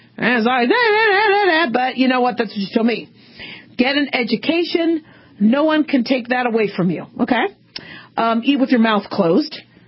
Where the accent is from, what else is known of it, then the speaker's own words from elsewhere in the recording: Phoenix, Arizona, United States; I grew up in Phoenix and it hardly rains except monsoon.